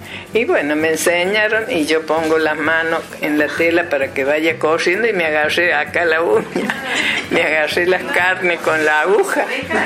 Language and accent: Spanish; Córdoba, Argentina; Sí, yo cuando era chica y vivía en Barrio Pueyrredón